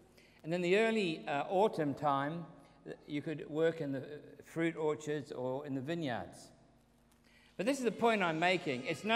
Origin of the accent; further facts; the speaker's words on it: New Zealand; When I was growing up in New Zealand, I always looked forward to the changing seasons for a variety of reasons.